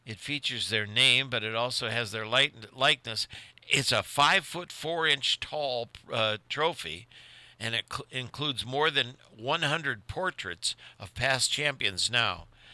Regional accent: Indianapolis, Indiana, United States; born there; I was born in Indianapolis, and also I worked at the Indy 500 2 years, taking tickets, and I've been to 6 or 7 of them, so it's kind of steeped in my history.

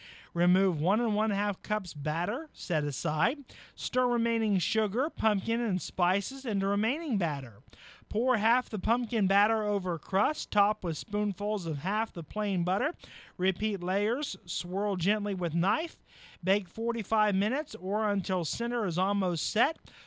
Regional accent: Waldo, United States; Brought to you by Belly Buster's Pizza out of my hometown of Waldo.

